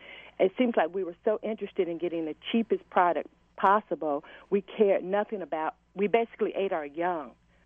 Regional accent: the South, United States; as I grew up in the South, people could be almost guaranteed that when they were ready to go to work, if they didn't want to go to college, they could go work in the textile mills

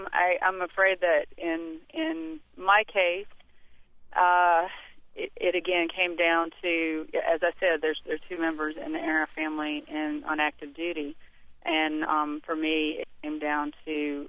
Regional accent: North Carolina, United States; even down in my home state with the Senate campaign that Elizabeth Dole just lost down there

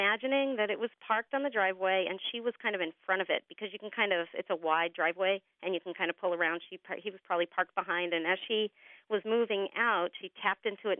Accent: Millbury, Massachusetts, United States; I'm from near Worcester, Millbury.

